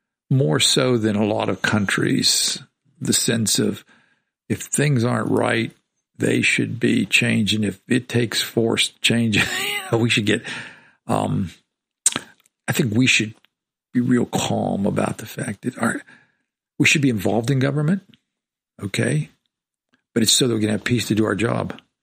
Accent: United States; I am an American.

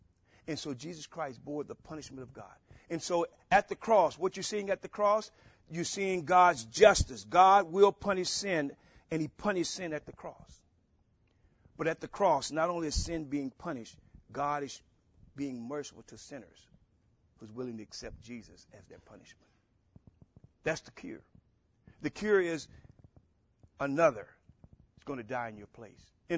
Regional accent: Louisiana, United States; You know, when I was a young boy growing up in Louisiana, they would say, well, sin doesn't pay.

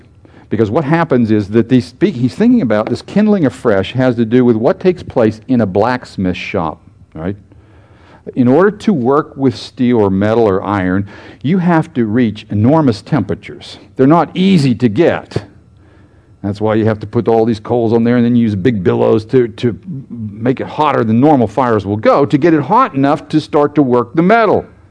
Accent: United States; It doesn't matter that I'm American. I still cheer for the Americans when they play games and all the rest of it.

